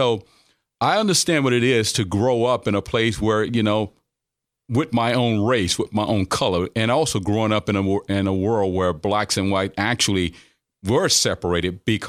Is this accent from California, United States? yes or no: no; Mississippi, United States; moved away; like I grew up in a Delta area of Mississippi